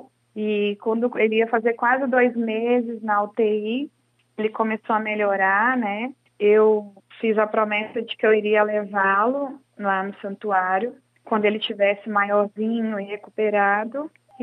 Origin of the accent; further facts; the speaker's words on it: Esmeraldas, Minas Gerais, Brazil; now in Brasília, Brazil; eu moro em Brasília, mas sou de Esmeraldas, Minas Gerais. E sempre fui devota de Nossa Senhora da Piedade.